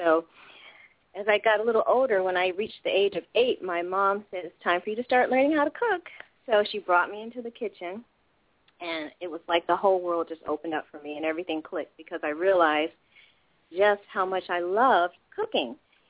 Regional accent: Ohio, United States; I grew up in Ohio, and my grandparents had a really tremendous garden that was just filled with everything from apples to, you know, all types of leafy greens

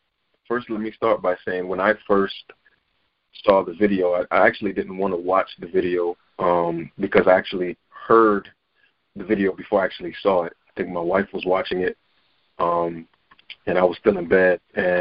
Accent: Brooklyn, New York, United States; I'll go to a time where I grew up in Brooklyn, New York

